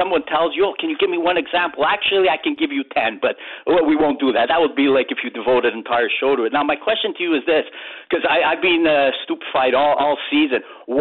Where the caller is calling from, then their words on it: Montreal, Quebec, Canada; I'm calling from Montreal. I've been following the Canucks from out east here since 1974